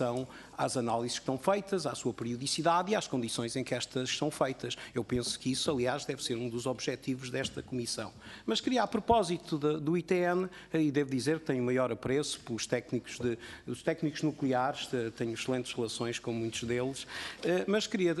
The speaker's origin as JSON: {"language": "Portuguese", "region": "Alentejo", "country": "Portugal", "said": "Ora, na minha zona, eu sou do Alentejo"}